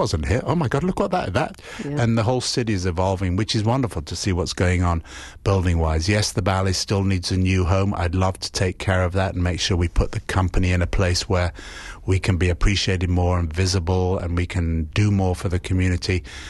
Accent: England, United Kingdom; And that's part of growing up in England.

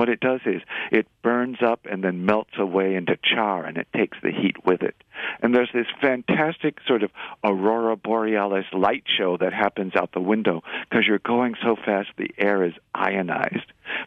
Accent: Houston, Texas, United States; But also, I grew up in Houston, and the house I grew up in was the subject of an astronaut scandal.

